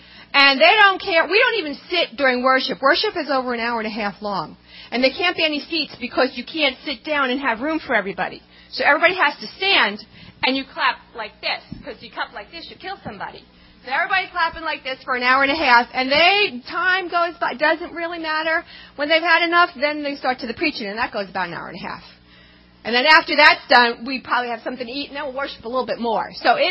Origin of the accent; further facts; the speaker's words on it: New York, United States; You know, we're from New York originally, and cities don't scare me